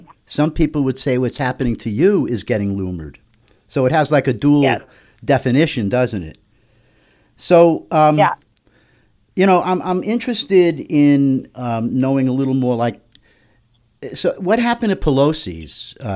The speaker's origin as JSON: {"language": "English", "region": "New York", "country": "United States", "tie": "born or raised there", "said": "I grew up on Long Island, and there were potato and tomato farms."}